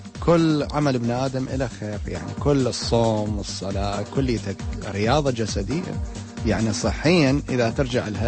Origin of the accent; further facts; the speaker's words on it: Baghdad, Baghdad Governorate, Iraq; now in France; احنا هناك كعراقيين وكألزاسي دائما لماتنا موجودة، وفطورنا دائما جماعي بالنسبة للشباب. احنا بالنسبة لنا عوائل نفس ما كنا ببغداد